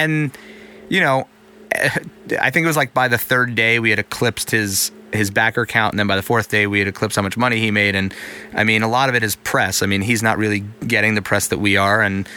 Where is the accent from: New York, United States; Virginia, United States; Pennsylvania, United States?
New York, United States; I mean, for, you know, being a New Yorker, obviously Opie and Anthony were on New York radio